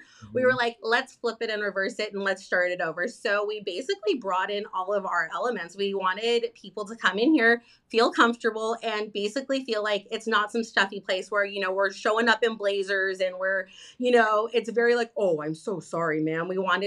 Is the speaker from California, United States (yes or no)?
yes; Los Angeles, California, United States; unfortunately I'm from Los Angeles, so we are in a very saturated market.